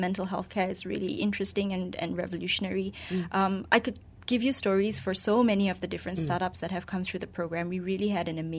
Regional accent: Malaysia; we're very Malaysian that way.

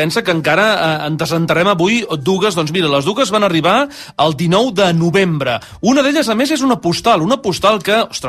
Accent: Sabadell, Catalonia, Spain; Els que som de Sabadell mai ho admetrem això en públic

